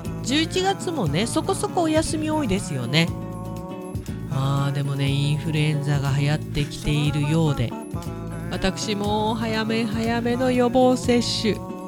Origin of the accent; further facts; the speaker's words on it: Hokkaido, Japan; なんか道民としてはちょっと北海道をバカにしてるのかなと